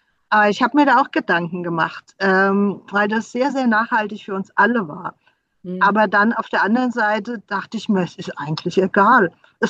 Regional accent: Rhineland-Palatinate, Germany; born there; Ja, also ich bin ja auch in Rheinhessen geboren.

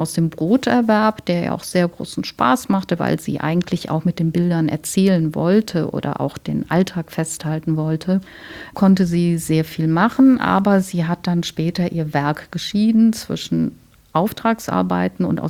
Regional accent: Cologne, North Rhine-Westphalia, Germany; Ich komme aus Köln.

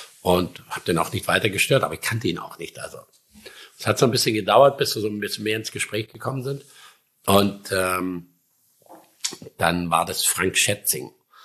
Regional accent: Baden-Württemberg, Germany; Also als Schwabe habe ich tatsächlich auch den Bootschein gemacht.

